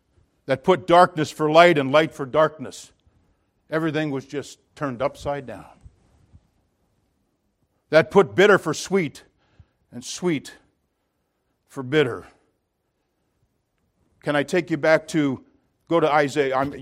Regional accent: Midwest, United States; I can remember a time growing up in the Midwest.

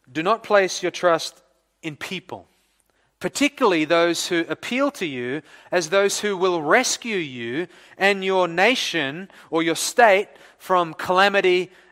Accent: Victoria, Australia; also born or lived in California, United States; now in New Zealand; Prior to coming here to New Zealand, obviously we're originally from Victoria, Australia.

